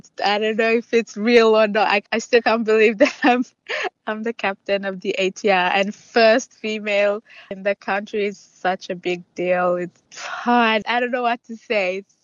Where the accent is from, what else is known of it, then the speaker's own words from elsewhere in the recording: Vanuatu; I am from Vanuatu and I am a female pilot.